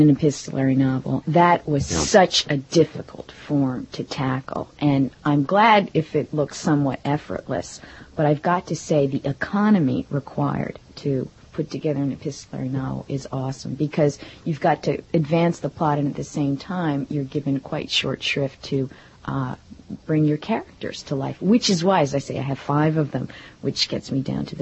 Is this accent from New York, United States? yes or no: yes; New York, United States; I grew up outside of New York in Westchester County.